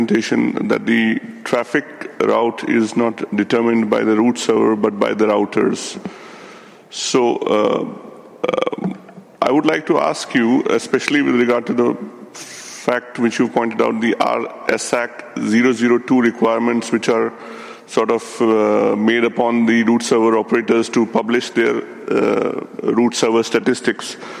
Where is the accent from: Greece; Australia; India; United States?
India; English is a second language; I'm from India.